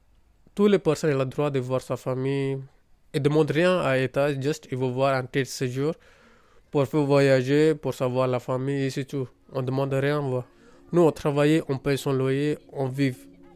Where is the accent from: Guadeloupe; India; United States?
India; French is a second language; moved away as an adult; now in France; je viens de Inde. Je suis venu en France en 2015 pour le travail.